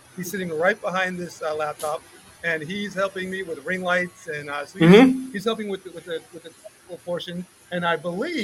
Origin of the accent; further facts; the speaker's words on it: Boston, Massachusetts, United States; now in Charlotte, United States; So I'm from the Boston area. I came here to Charlotte in 2017. I came here in 2016.